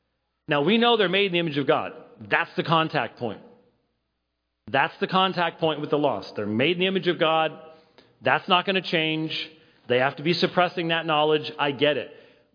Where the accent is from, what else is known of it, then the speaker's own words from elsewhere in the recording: Phoenix, Arizona, United States; I'm from Phoenix, and so it was in my rocks.